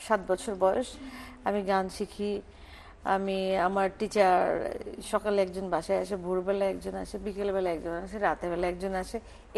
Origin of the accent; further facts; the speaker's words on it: Rajshahi, Rajshahi Division, Bangladesh; also born or lived in Kishoreganj; আমার বাবার দেশ কিশোরগঞ্জ, আমার জন্ম কিশোরগঞ্জে। আমার যখন দুই মাস বয়স তখন থেকে আমি রাজশাহীতে, আমার বেড়ে ওঠা রাজশাহী থেকেই, মানে লেখাপড়া, গান বাজনা, এভরিথিং ইজ রাজশাহীতে।